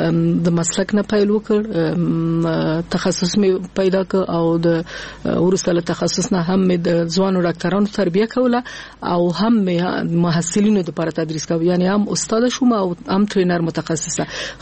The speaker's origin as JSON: {"language": "Pashto", "region": "Kabul", "country": "Afghanistan", "tie": "born or raised there", "also_born_or_lived": "Nangarhar", "said": "زه د ننګرهار ولایت یم، اما زیږیدلی په کابل کې یم."}